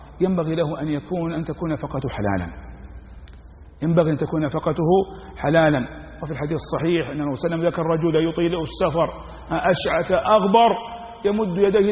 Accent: Saudi Arabia; عندنا في المملكة العربية السعودية

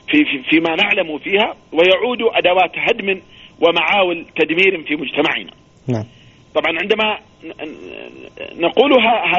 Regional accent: Abha, Asir, Saudi Arabia; يعني مثلا عندنا في أبها

